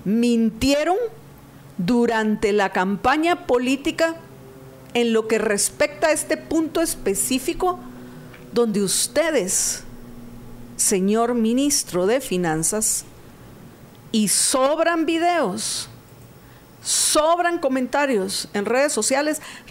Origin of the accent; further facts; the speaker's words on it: Guatemala; Como ciudadana guatemalteca que paga sus impuestos